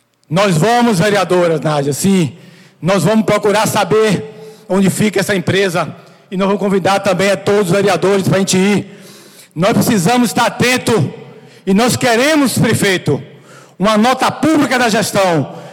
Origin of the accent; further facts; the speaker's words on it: Baixa Grande, Bahia, Brazil; dizer ao povo da minha terra: conte comigo, com esse vereador que está para aqui para defender a população baixagrandense